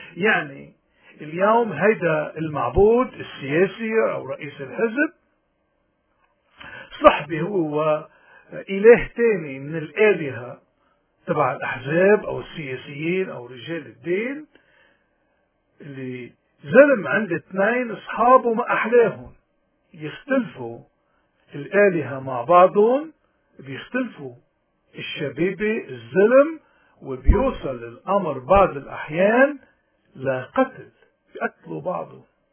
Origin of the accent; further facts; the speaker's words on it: Lebanon; فنحن اليوم في القرن 21 نحن كلبنانيين بعد، هل معقولة انه شرائح كتير من شرائح مجتمعنا بيعبدوا الزعماء